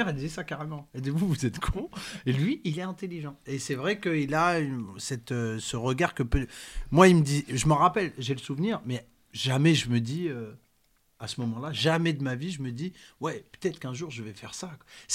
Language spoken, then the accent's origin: French; Marrakesh, Marrakesh-Safi, Morocco; Moi, je suis de Marrakech.